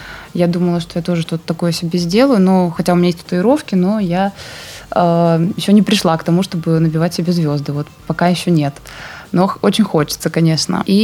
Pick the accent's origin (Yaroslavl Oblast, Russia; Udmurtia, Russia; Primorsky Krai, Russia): Primorsky Krai, Russia; also born or lived in Petropavlovsk-Kamchatsky; Нет, я здесь выросла, но не родилась. Родилась я на Петропавловске-Камчатском под извержением вулкана, кстати.